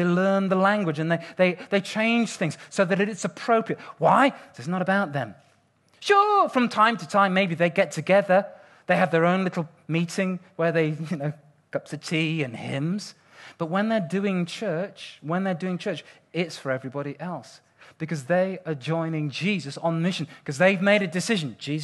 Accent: Nigeria; born there; I can say this because I'm from Africa. I was born in Nigeria, man.

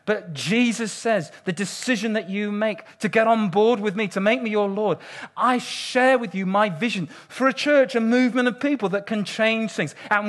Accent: Nigeria; born there; I can say this because I'm from Africa. I was born in Nigeria, man.

